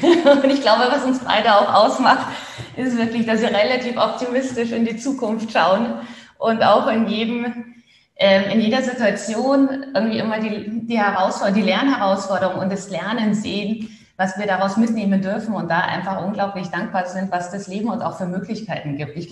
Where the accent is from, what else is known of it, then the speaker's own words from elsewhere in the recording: Oberammergau, Bavaria, Germany; Ich komme ja aus Oberammergau, aus einem kleinen Dorf in den Alpen und da habe ich ganz stark meine Wurzeln.